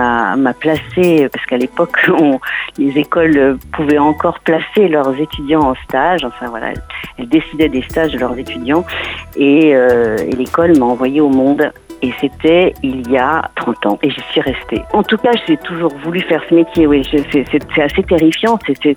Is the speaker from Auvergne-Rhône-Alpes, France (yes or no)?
yes; Tignes, Auvergne-Rhône-Alpes, France; moved away as an adult; Et puis ensuite, j'ai quitté Tignes pour aller faire des études.